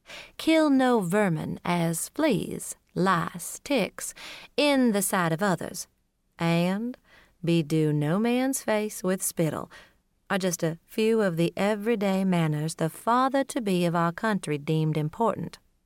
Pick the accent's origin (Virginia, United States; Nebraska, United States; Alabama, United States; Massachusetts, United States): Virginia, United States; also born or lived in Florida / Washington, D.C. / New York; I'm a Southerner. I was born in Florida, grew up in Virginia, and subsequently lived in Washington, D.C. and New York